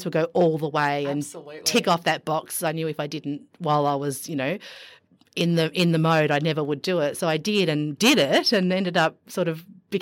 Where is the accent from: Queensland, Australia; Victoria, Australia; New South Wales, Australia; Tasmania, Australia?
Victoria, Australia; But I grew up sort of in Victoria.